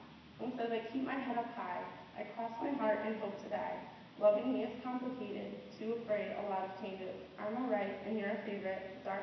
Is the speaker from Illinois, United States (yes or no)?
yes; Illinois, United States; And I told him, you know, I was from Illinois, and I'm here going to school.